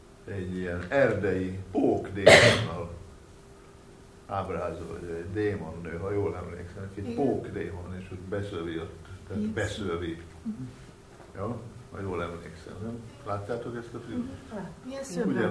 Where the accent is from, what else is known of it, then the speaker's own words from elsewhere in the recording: Hungary; biztos ismeritek mindig is, hogy kívülről ezeket a meséket, mert hogy magyarok vagyunk, igaz?